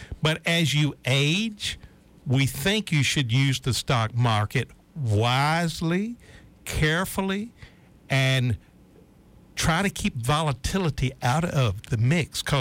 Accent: Alabama, United States; It's kind of weird to run into somebody in Cabo that's, from Alabama.

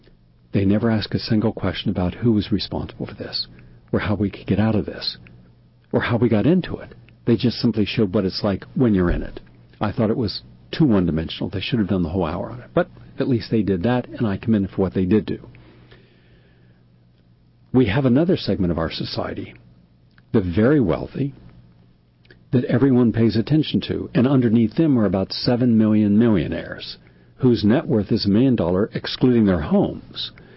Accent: Appalachia, United States; They were certainly prevalent where I grew up in Appalachia

